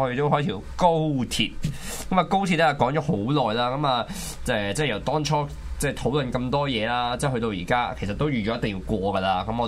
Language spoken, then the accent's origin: Cantonese; Fujian, China; 但是我是福建人來的